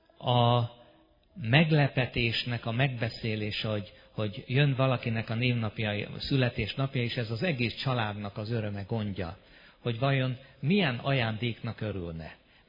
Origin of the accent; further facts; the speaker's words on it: Hungary; És én, aki Magyarországról jöttem